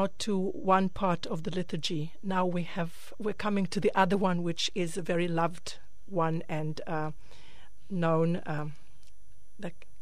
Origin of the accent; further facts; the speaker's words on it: Serbia; We come from Serbia, both of us